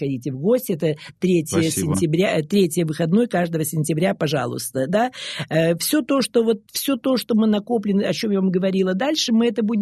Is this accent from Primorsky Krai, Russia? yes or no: yes; Primorsky Krai, Russia; born there; Я русская, родилась в Приморском крае, в русской, в семье русских